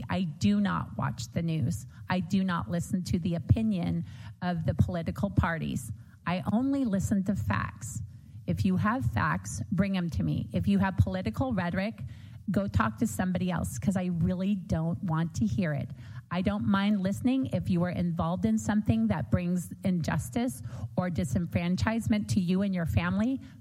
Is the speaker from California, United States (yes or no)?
yes; California, United States; I'm also Indian. I'm Osage Indian. … the city of Azusa, that's my family. I'm California through and through.